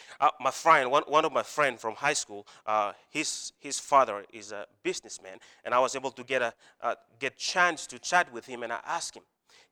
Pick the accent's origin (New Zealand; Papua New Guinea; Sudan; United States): Papua New Guinea; I grew up in Papua New Guinea. I grew up in a very remote village. Very remote village. And at the age of 11, that's when I actually first saw a vehicle.